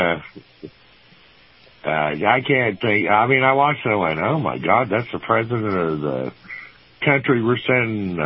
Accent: Texas, United States; now in Enid, United States; Native Texan, but living in Oklahoma.

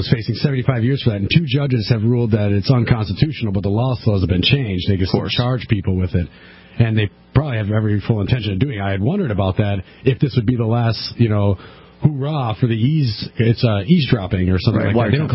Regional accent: Wisconsin, United States; so I came from Wisconsin, just north.

